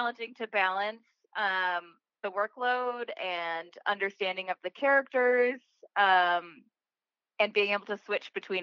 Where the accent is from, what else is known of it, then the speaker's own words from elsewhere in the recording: Wisconsin, United States; I'm from Wisconsin. I live in Milwaukee, Wisconsin currently.